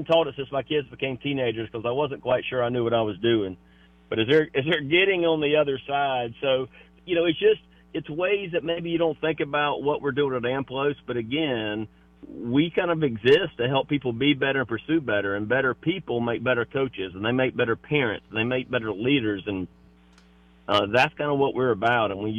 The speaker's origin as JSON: {"language": "English", "town": "Sumter", "region": "South Carolina", "country": "United States", "tie": "born or raised there", "said": "I am in my hometown, Sumter, where we talked about, where it all starts in Sumter."}